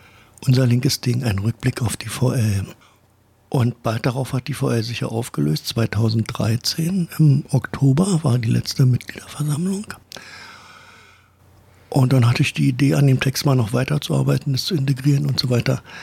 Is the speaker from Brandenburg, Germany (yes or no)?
yes; Brandenburg an der Havel, Brandenburg, Germany; born there; now in Berlin, Germany; Ich wohne ja in Berlin. Ich habe ja zum Land Brandenburg eine besonders enge Beziehung, weil ich geboren bin in Brandenburg an der Havel im Jahre 1949.